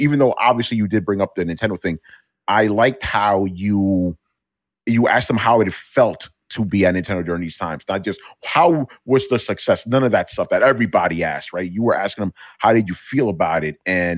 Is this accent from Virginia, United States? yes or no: no; New York City, New York, United States; And I'm saying this right now as a New Yorker myself, right?